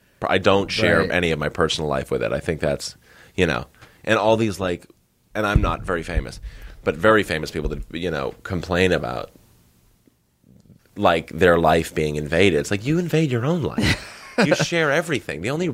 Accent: Massachusetts, United States; I grew up in Northern Massachusetts, and there was like that. There were those rich kids around

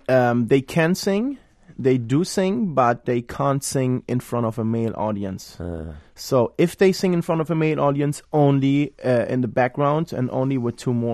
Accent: Germany; Exactly, correct.

